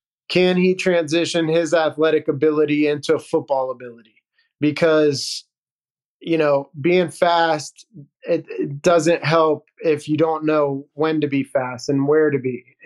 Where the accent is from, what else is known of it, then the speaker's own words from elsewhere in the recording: United States; I obviously played rugby my whole life, but I grew up around football as an American, so I understood kind of a little bit.